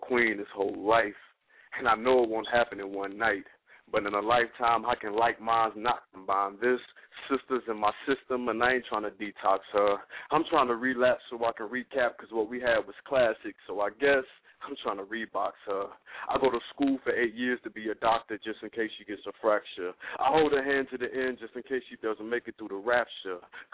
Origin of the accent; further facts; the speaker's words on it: Georgia, United States; now in St. Louis, United States; I'm out of St. Louis right now, but I'm from Georgia.